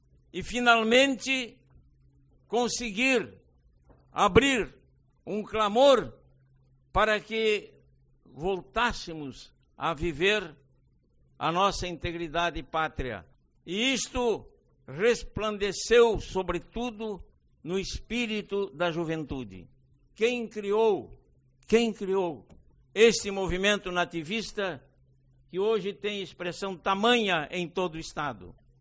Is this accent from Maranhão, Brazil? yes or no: no; Rio Grande do Sul, Brazil; para esse momento bonito da nossa vida como cidadãos e, sobretudo, como gaúchos